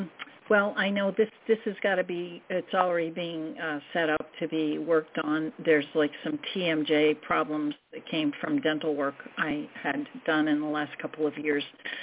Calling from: New York, United States; from New York.

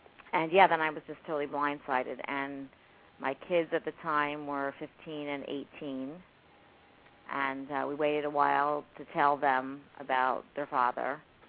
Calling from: Florida, United States; We're calling from South Florida.

